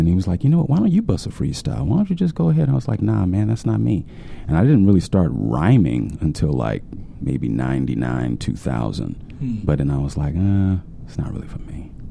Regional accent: West Coast, United States; born there; You know, even though I was born on the West Coast

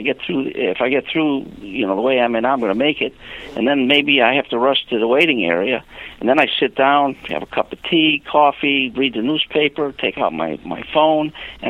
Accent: Chicago, Illinois, United States; now in Los Angeles, United States; I lived 20 years in Los Angeles when I was in the FBI, and I grew up in Chicago.

